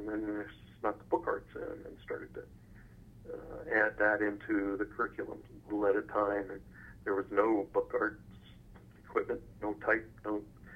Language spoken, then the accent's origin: English; Kansas, United States; being from Kansas, when I tell people I'm from Kansas, I usually get one of two comments.